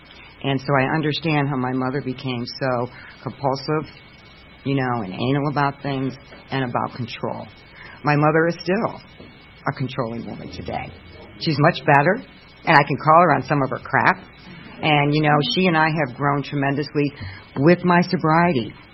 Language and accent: English; Ohio, United States; I was born on October 10th, 1957 at 10:01 in the morning, and I am a minister's daughter, and my father always told me that story every birthday. It was a beautiful, we were in northeastern Ohio, so I'm from up north.